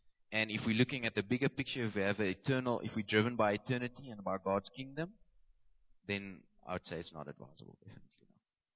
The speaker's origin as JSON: {"language": "English", "country": "South Africa", "said": "We as South African men, we don't want to do that. We're too proud."}